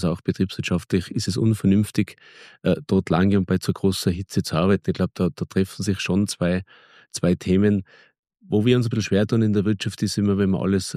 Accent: Austria; als Österreicher

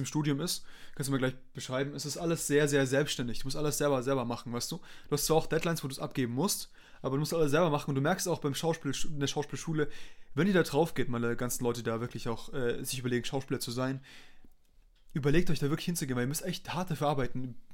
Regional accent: Singen, Baden-Württemberg, Germany; als ich in Singen war, also da, wo wir herkommen, wir kommen eigentlich ursprünglich aus dem Bodensee, vom Bodensee

